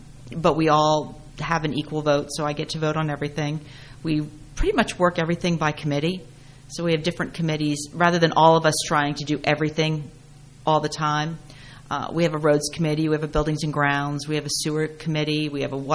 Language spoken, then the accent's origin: English; Clinton, United States; You know, I grew up in Clinton, so for me it's home.